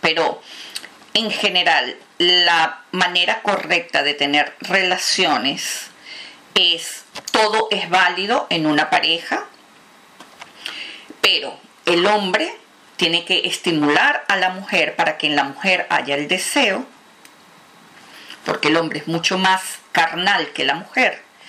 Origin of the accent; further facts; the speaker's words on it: Venezuela; Yo en lo personal soy venezolana, y ustedes saben cómo somos las venezolanas.